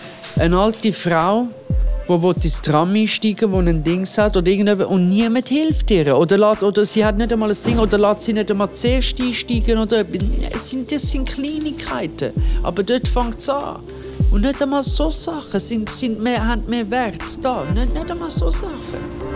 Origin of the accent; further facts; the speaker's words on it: Calabria, Italy; German is a second language; Bei uns in Italien, bei Calabria, und ich bin von Kalabrien